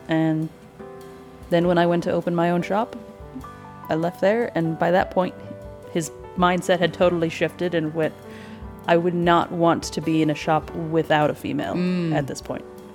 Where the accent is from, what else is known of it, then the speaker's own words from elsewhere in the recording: Ohio, United States; I'm from Ohio. This is what happens.